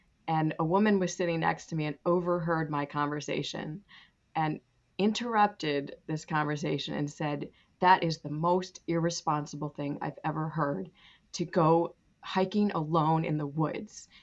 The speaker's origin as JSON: {"language": "English", "region": "New York", "country": "United States", "tie": "born or raised there", "said": "I'm actually from upstate New York in the lower Adirondacks. That's where I grew up on the side of a mountain."}